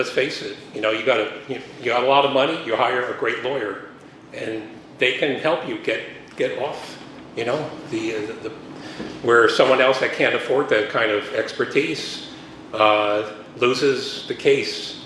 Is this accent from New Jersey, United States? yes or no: yes; New Jersey, United States; It reminds me of growing up in New Jersey.